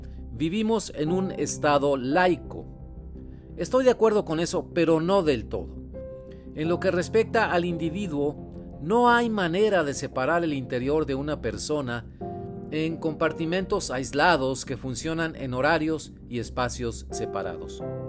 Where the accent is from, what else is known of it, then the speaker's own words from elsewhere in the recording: Monterrey, Nuevo León, Mexico; Yo soy periodista de Monterrey, México, de la Sultana del Norte, junto con mi taza de café en mi pequeño estudio aquí en la ciudad regiomontana en donde vivo.